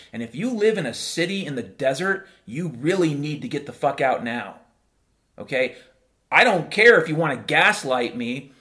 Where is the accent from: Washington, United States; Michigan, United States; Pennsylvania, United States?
Washington, United States; When I was a kid growing up in Western Washington, you'd walk into the forest and you would hear noises year round.